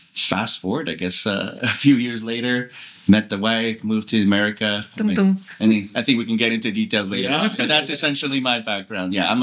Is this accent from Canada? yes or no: yes; Montreal, Quebec, Canada; also born or lived in Vietnam; And I was born in Vietnam. And in 1975, after the war, our family immigrated to Montreal, Canada. So I'm Canadian. Grew up in a environment that was very, very... Francophone